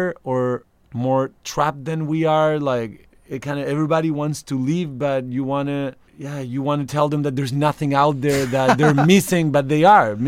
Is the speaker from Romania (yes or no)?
no; Chile; English is a second language; None of my family members, I were seven siblings and my parents are still there and none of them have been to Cuba.